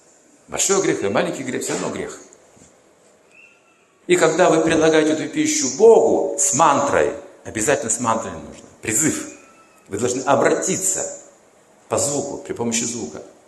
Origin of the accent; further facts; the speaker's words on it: Kazakhstan; Я не просто казах, я еще душа.